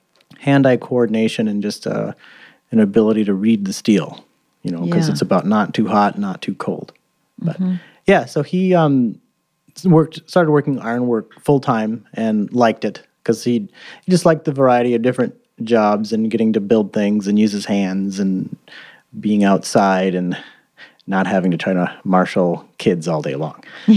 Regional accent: Mankato, Minnesota, United States; now in Minneapolis, United States; And then only moved 100 miles from Mankato up to Minneapolis. And I've been there since. Now I'm 46.

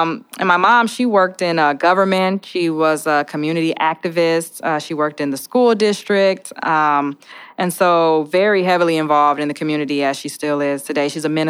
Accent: Minneapolis, Minnesota, United States; So I grew up in North Minneapolis. Actually, my house that I grew up in is right across the street from where we are currently sitting.

